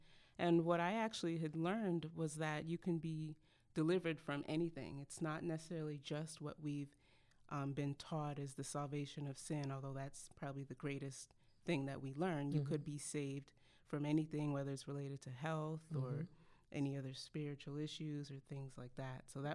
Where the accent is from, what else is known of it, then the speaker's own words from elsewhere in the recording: Connecticut, United States; now in Georgia, United States; I've been down here in Georgia for about a year and a half now. I'm originally from Connecticut.